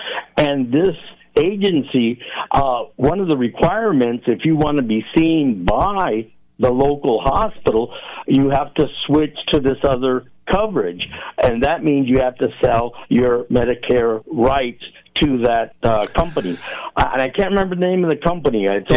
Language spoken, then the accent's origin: English; Redlands, California, United States; now in Santa Barbara, United States; In my hometown of Redlands and Loma Linda, they already are, doing this.